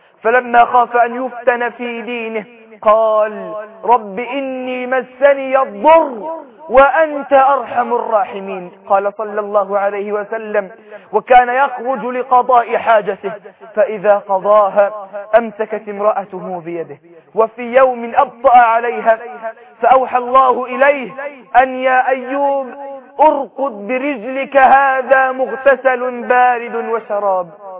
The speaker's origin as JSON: {"language": "Arabic", "country": "Egypt", "said": "بلدنا مصر"}